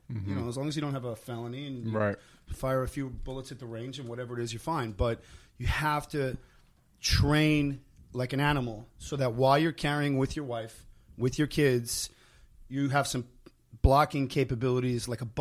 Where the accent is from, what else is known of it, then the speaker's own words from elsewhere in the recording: United States; We founded this whole country. And I'm American.